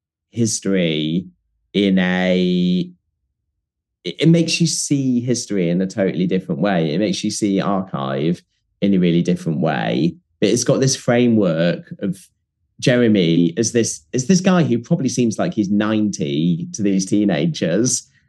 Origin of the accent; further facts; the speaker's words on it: Leeds, Yorkshire and the Humber, United Kingdom; I grew up in Leeds.